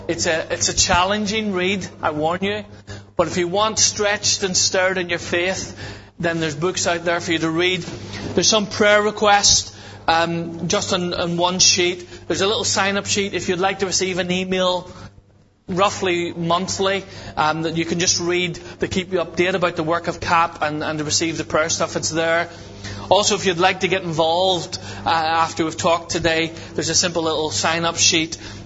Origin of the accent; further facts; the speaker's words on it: Ireland; He isn't bound by geographical limitations, and He's certainly not bound by the fact that I'm Irish. God can use even a donkey, huh? And so he's okay with the Irish.